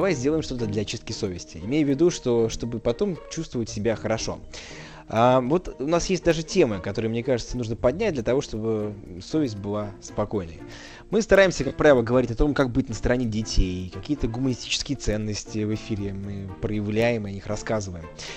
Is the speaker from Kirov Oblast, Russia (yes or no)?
no; Saint Petersburg, Russia; Это очень приятно, потому что я сам из Петербурга.